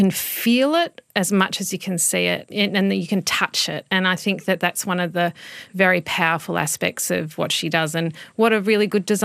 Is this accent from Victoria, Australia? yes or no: yes; Stawell, Victoria, Australia; born there; I was born in Stawell, which is just near the Grampians. My parents were just on a small property there. My grandfather had land around the Grampians area.